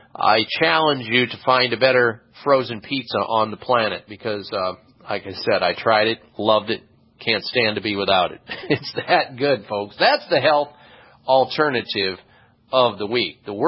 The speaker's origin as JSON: {"language": "English", "region": "Midwest", "country": "United States", "tie": "born or raised there", "said": "I learned that growing up in the Midwest"}